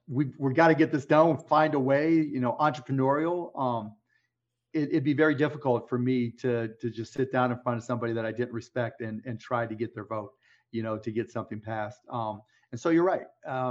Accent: Pittsburgh, Pennsylvania, United States; And it's my favorite because I grew up in Pittsburgh, one, and went to some Condors game when I was a kid.

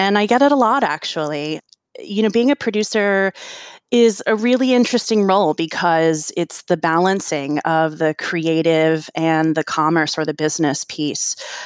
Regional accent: Washington, District of Columbia, United States; She studied at Peabody in Baltimore, which is not far from where I grew up in Washington, D.C.

